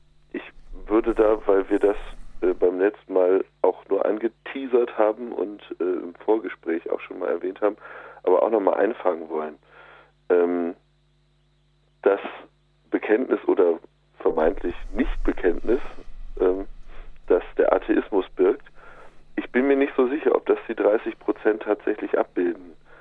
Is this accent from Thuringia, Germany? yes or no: no; Mecklenburg-Vorpommern, Germany; in meiner Heimat gibt es, also in Mecklenburg-Vorpommern gibt es viele Konfessionslose